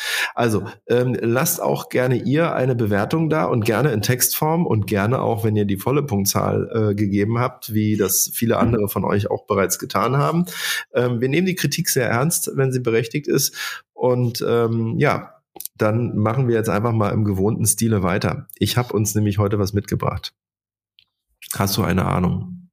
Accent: Berlin, Germany; als Berliner

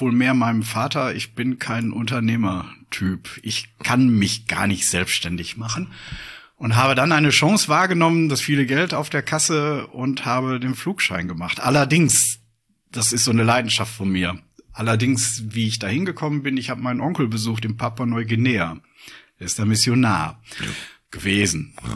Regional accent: Winterberg, North Rhine-Westphalia, Germany; Nein, ich bin 1961 in Winterberg geboren. Oh. Ich bin also Sauerländer.

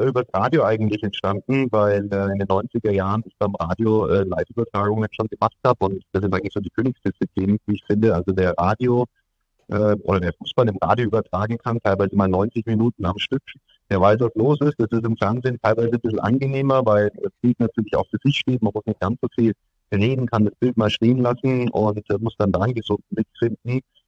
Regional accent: Bavaria, Germany; born or raised there; also born or lived in Nuremberg

